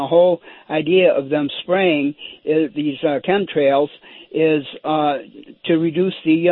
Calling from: Shelby Township, Michigan, United States; from Shelby Township.

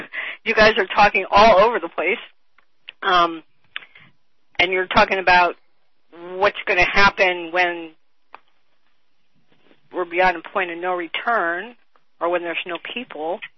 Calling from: Wisconsin, United States; Look, I'm calling from Wisconsin, Bob.

